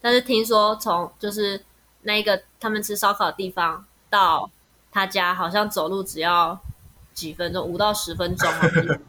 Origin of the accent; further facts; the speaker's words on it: southern Taiwan, Taiwan; 我南部人，我也怕丑啊